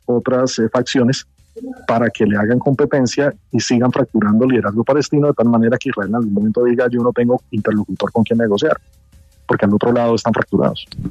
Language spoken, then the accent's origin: Spanish; Cúcuta, Norte de Santander, Colombia; Mira, sí, en efecto, soy cucuteño.